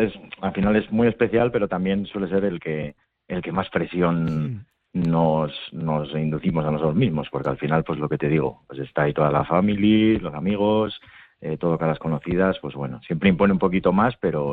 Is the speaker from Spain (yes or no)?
yes; Basque Country, Spain; somos todos de la zona, somos del Duranguesado, pues de Abadiño, de Lorrio, de Durango, de Berriz